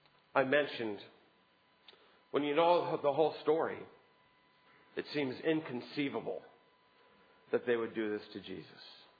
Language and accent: English; New Orleans, Louisiana, United States; when I was growing up, I grew up in New Orleans.